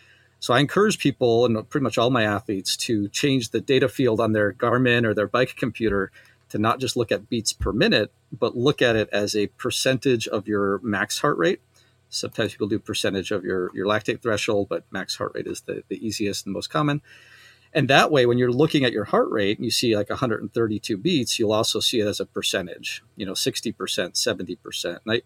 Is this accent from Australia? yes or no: no; Switzerland; also born or lived in United States; I grew up in Switzerland